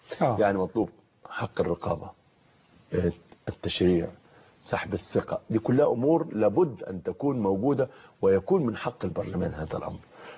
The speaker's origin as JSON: {"language": "Arabic", "country": "Egypt", "said": "أنا إنسان مصري عربي مسلم عادي"}